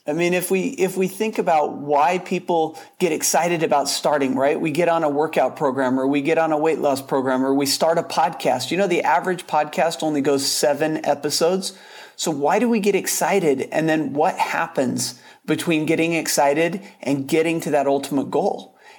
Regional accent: Salt Lake City, Utah, United States; moved away as an adult; Well, I grew up in the Salt Lake City area of Utah, spent a lot of winters there, and decided that I don't like the snow.

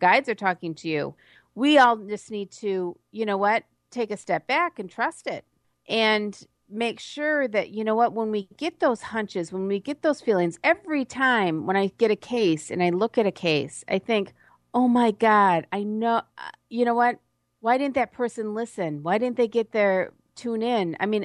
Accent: Midwest, United States; I'm from the Midwest originally.

